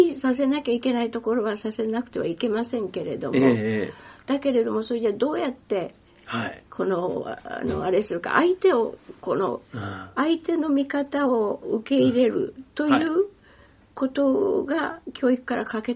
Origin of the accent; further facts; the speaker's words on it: Kyoto, Japan; 私はあの京都で育ってますから